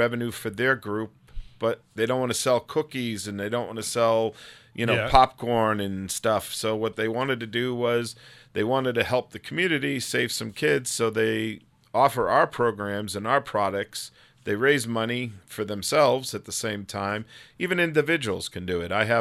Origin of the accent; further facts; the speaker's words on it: Connecticut, United States; Connecticut. My family's New York, Jersey, Pennsylvania.